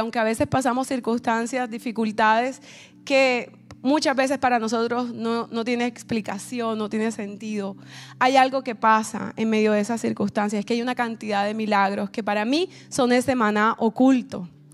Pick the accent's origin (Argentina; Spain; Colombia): Colombia; yo que vengo de Colombia, un choque. En Colombia los choques van con drama